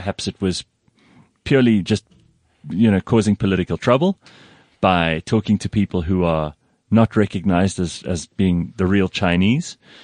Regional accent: Johannesburg, Gauteng, South Africa; I come from Joburg

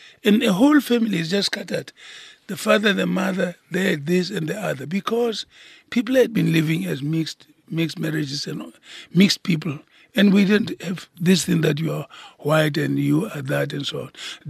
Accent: Kroonstad, Free State, South Africa; We lived, I mean, I grew up in Kroonstad, and there were so many of us, you know, families that were mixed, actually.

